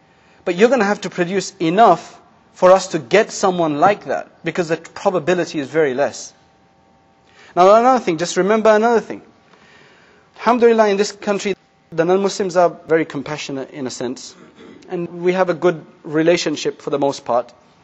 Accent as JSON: {"language": "English", "region": "England", "country": "United Kingdom", "tie": "born there", "said": "I'm from an Indian-Pakistani background. My parents are from India. I was born in England."}